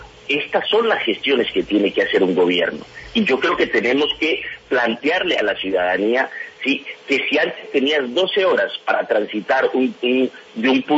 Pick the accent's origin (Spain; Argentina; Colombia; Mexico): Colombia; Pacific region; yo que soy un hombre del Pacífico